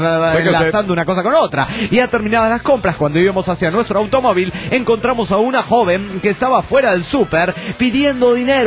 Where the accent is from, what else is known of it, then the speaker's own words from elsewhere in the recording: Guerrero, Mexico; de Guerrero, México.